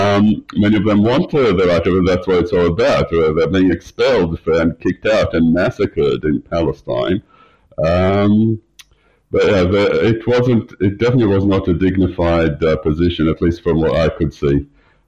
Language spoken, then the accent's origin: English; New South Wales, Australia; like I come from the North Shore